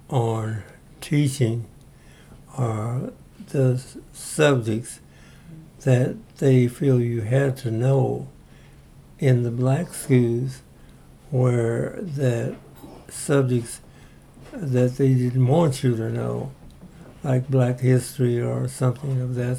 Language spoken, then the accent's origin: English; Indianapolis, Indiana, United States; Well, I went to grade school there in my community, which was Hallville.